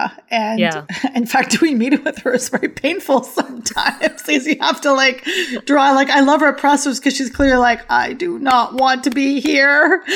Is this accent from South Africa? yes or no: no; Canada; Live trauma as Canadian footballers.